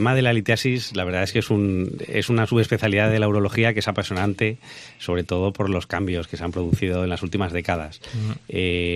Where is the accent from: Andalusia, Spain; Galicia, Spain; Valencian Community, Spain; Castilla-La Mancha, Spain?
Valencian Community, Spain; Yo como valenciano me gustaría poder romper una lanza a favor del agua valenciana